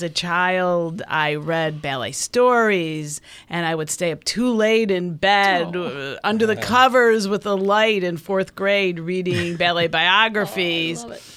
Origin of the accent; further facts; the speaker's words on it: Buffalo, New York, United States; I grew up in ballet in Buffalo. That's where I grew up.